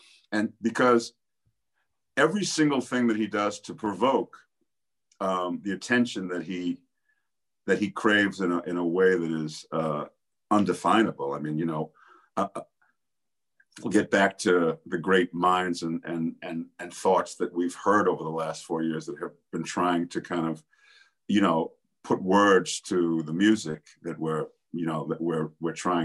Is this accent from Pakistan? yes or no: no; New York City, New York, United States; I was on my guard because I grew up in New York City